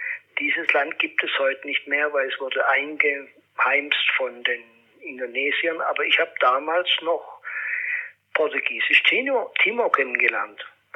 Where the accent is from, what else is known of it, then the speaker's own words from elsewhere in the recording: Stuttgart, Baden-Württemberg, Germany; now in Pforzheim, Germany; Ich bin in Stuttgart geboren, wohne aber in den letzten Jahren in Pforzheim, weil meine Vorfahren kamen aus Pforzheim und aus dem Schwäbischen Wald. Ich bin eine Mischung, ja, aus Schwaben und Badenern.